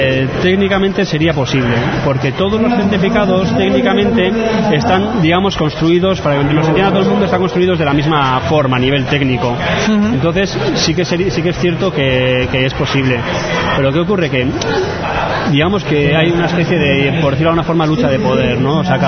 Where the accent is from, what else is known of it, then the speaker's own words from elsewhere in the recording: San Sebastián, Basque Country, Spain; yo soy de Donosti